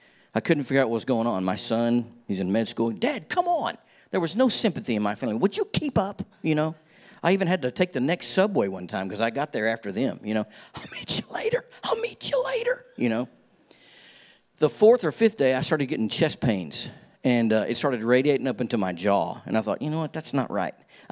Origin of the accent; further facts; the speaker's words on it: Mississippi, United States; And I was an out-of-state guy. I grew up in Mississippi most of my childhood. Graduated high school there.